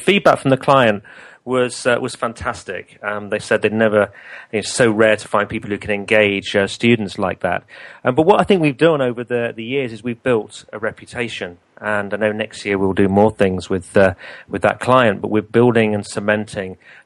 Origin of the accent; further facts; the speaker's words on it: United Kingdom; I'm obviously British. I live in the UK